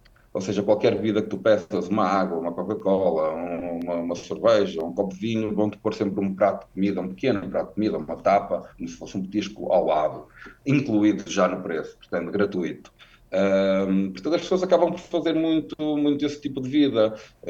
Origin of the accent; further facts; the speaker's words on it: Norte, Portugal; eu venho do Norte, não é? Aqui chove a potes durante muito tempo